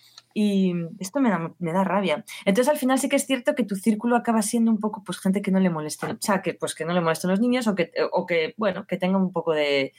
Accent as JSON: {"language": "Spanish", "region": "Basque Country", "country": "Spain", "said": "yo soy del País Vasco y mi pareja es, o sea, mi chico es de Canarias."}